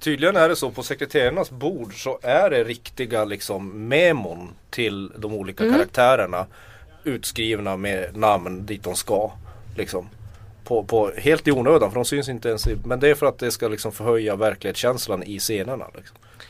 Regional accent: Norrbotten County, Sweden; Jag kommer från Tornedalen.

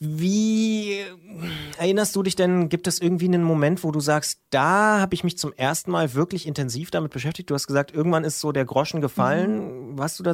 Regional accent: East Germany, Germany; Oder die ich als Ostdeutscher wiederum an anderen Ostdeutschen relativ schnell erkenne

